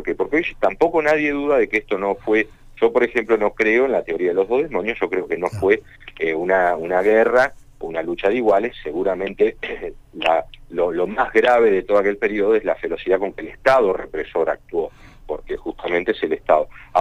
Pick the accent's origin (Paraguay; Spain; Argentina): Argentina